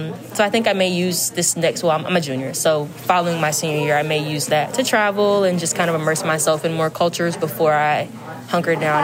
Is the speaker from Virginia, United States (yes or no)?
yes; Alexandria, Virginia, United States; Alexandria, Virginia.